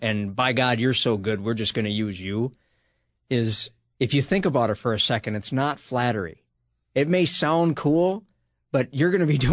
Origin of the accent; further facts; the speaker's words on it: Minnesota, United States; also born or lived in Virginia / Alabama / Missouri / Washington, D.C.; being a Minnesotan in Alabama, stationed in Alabama.